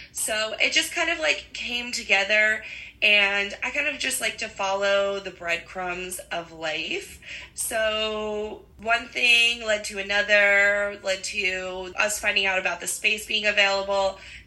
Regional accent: New Jersey, United States; I'm from New Jersey. I lived down at the Jersey Shore. That's where I grew up.

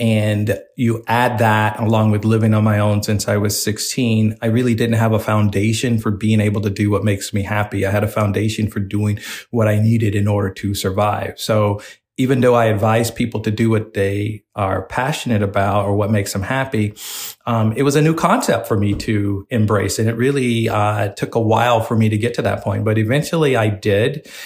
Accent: Raleigh, North Carolina, United States; I'm not from Wisconsin. I'm from North Carolina, born and raised in North Carolina.

